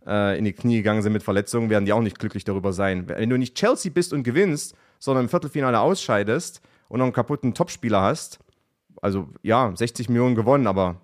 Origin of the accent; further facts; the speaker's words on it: Germany; bei der Nations League sind wir natürlich als Deutsche jetzt ein bisschen geblendet, weil dann das Final Four in Deutschland war